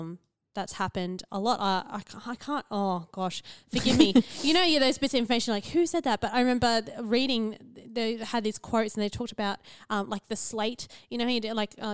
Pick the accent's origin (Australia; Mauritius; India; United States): Australia; Queensland; I grew up in the central Queensland